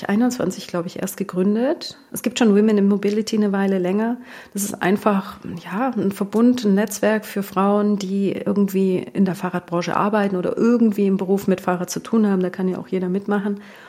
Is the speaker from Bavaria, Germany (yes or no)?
yes; Bavaria, Germany; ich bin in halt im Allgäu aufgewachsen.